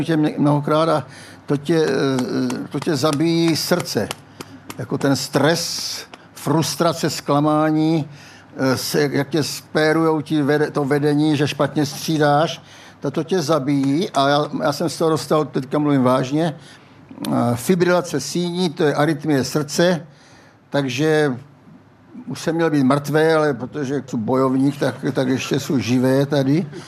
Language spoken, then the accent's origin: Czech; Kroměříž, Zlín Region, Czechia; moved away; já pocházím z Kroměříže a v 69. jsem odešel studovat do Prahy fakultu tělesné výchovy a sportu